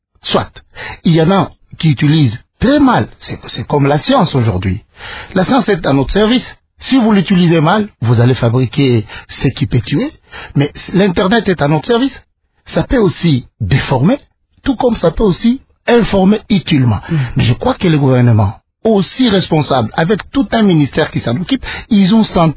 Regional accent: DR Congo; je vis à Kinshasa, je suis congolais.

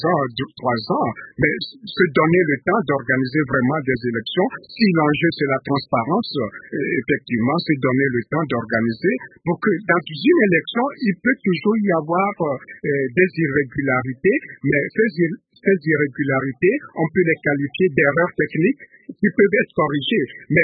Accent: Togo; Je vois dans mon pays d'origine, le Togo, c'est pareil.

